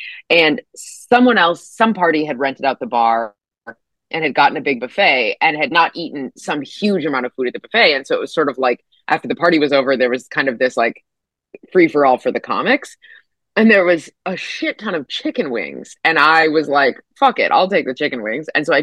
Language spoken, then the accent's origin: English; United States; I don't know if they just like got it sort of mistaken because I'm an American.